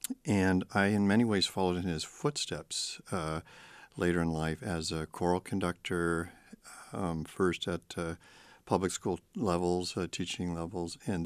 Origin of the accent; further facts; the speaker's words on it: United States; So I felt, as a young boy and into my middle teens, as kind of a Canadian growing up in the States.